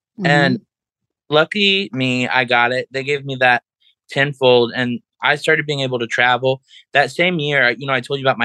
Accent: the South, United States; I'm born and raised in the South, and I'm unapologetically proud to be queer.

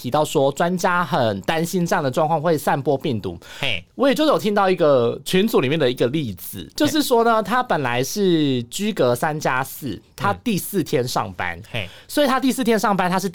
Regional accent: Taiwan; 我不是台湾人吗，台湾人就是我们自己可以做好自主应变

